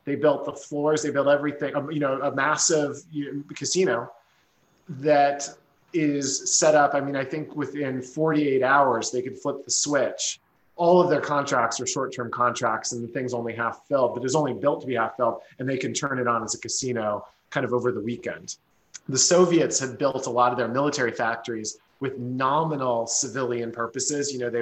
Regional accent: Connecticut, United States; our state, certainly my home state of Connecticut, is completely broke.

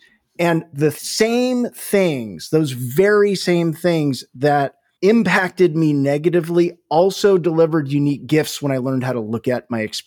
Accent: California, United States; So I grew up in Northern California.

